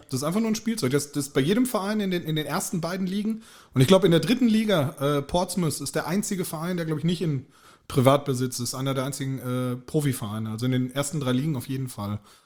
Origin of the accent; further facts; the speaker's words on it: Gladbeck, North Rhine-Westphalia, Germany; ich komme ja ursprünglich aus NRW